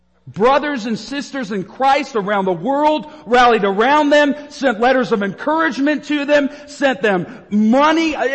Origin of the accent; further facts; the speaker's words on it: Canada; You all know I'm from Canada.